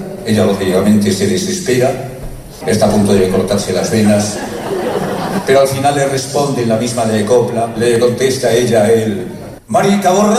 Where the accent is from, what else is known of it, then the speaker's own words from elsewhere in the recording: León, Castile and León, Spain; Una copla que cantamos allá en mi tierra, en León, con los lobos, con los fríos, con las nieblas.